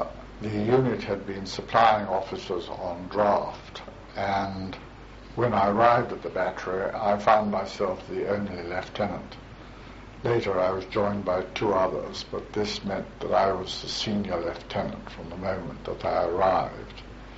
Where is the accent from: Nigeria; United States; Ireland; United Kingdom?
United Kingdom; Newcastle-under-Lyme, West Midlands; born there; I was born in Newcastle, Staffordshire, and went to a prep school, which was a choir school, and then on to Sedbergh Boys' School, which my father went